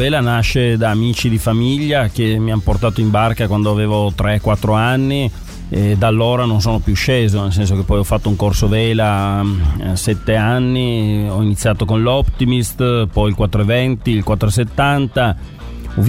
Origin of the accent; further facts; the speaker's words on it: Trieste, Friuli-Venezia Giulia, Italy; da cittadino, da triestino, sarei felicissimo